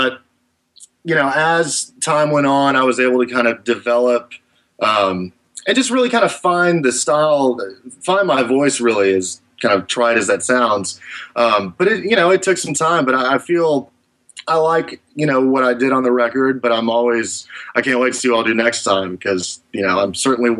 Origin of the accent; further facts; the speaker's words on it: Texas, United States; and that's not just because we're from Texas, it's because they're amazing.